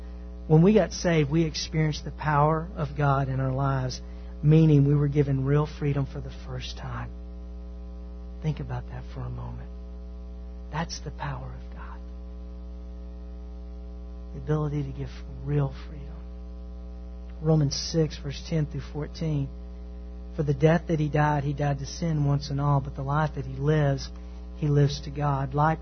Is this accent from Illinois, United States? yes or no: no; Texas, United States; Growing up in East Texas, there's a few things that young gentlemen like